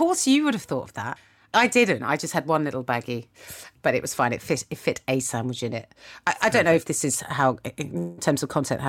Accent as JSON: {"language": "English", "country": "United Kingdom", "said": "Like, I'm so British."}